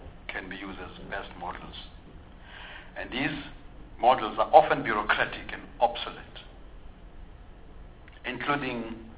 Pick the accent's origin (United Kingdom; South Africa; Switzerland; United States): South Africa; or in our case, as South African, because by the end of 1994 and by the end of the struggle for liberation in 1994, what was attained was not really independent.